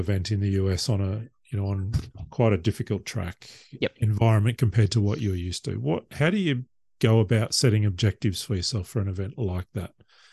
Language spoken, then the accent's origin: English; Australia; There are many good things about being Australian and living in Australia, but that is not one of them.